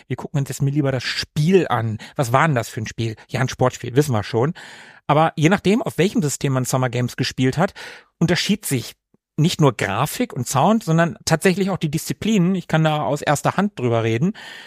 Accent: Germany; Wir als Deutsche

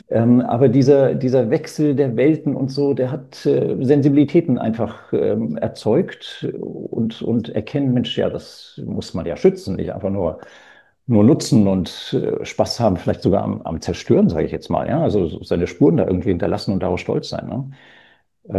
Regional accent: Chile; born or raised there; also born or lived in Germany

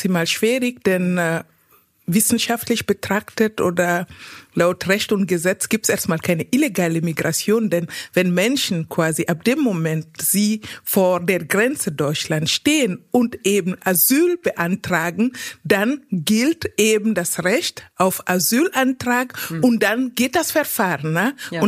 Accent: Conakry, Guinea; German is a second language; moved away as an adult; Ja, Guinea. Also ich bin in Conakry geboren, aufgewachsen, die ersten 20 Jahre meines Lebens dort verbracht.

